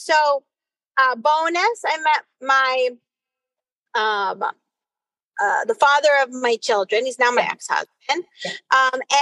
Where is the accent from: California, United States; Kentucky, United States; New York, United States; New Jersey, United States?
New York, United States; New York City; also born or lived in Iowa; Purple pixie cut. I'm originally from New York City.